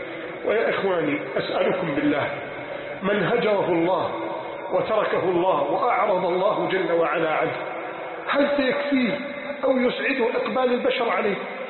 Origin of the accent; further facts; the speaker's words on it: Egypt; بلدنا مصر